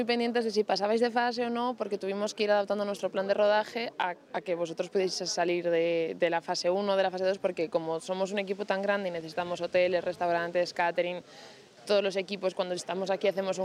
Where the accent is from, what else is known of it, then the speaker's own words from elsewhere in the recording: Santiago de Compostela, Galicia, Spain; Soy de Santiago de Compostela, entonces para mí el camino ya era algo como muy presente en mi vida.